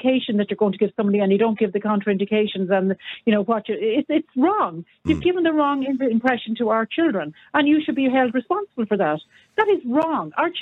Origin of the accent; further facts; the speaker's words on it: Ireland; We're all Irish.